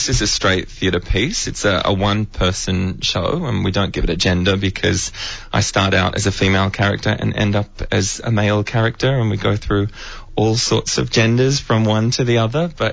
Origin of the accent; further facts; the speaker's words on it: Adelaide, South Australia, Australia; We did it in the Adelaide Fringe early last year because I'm from Adelaide, so I've got a bunch of friends and family